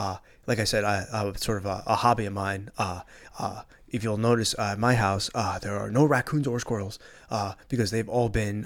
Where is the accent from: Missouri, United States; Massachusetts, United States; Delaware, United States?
Massachusetts, United States; Springfield; now in Boston, United States; I'm from a suburb. I'm from Springfield.